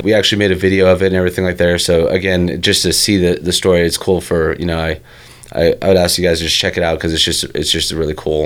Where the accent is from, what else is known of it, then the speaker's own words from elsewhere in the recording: Park City, Utah, United States; I'm from Park City originally, and I met her in Florida.